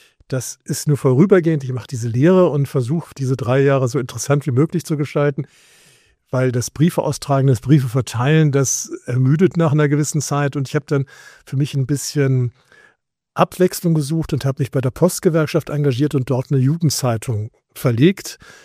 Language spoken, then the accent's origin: German; Bonn, North Rhine-Westphalia, Germany; ich bin in Bonn aufgewachsen